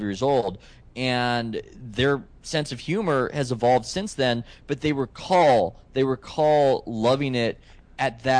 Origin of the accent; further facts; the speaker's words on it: California, United States; I'm from California. I don't know what White Castle is.